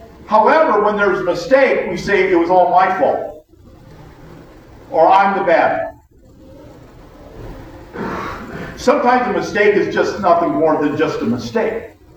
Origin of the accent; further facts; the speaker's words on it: Indiana, United States; now in Ohio, United States; Of course, you know I'm from Indiana, so, and I live in Ohio